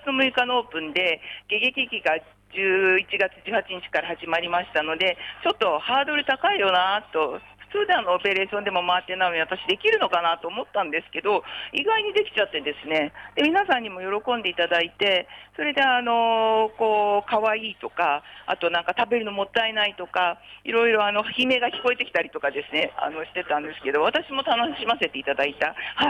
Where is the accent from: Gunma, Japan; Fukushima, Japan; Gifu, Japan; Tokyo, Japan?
Tokyo, Japan; Chofu; あのここはもともと私は生まれも育ちも調布市で、まあ、ここの店舗で生まれ育ったわけですけれども、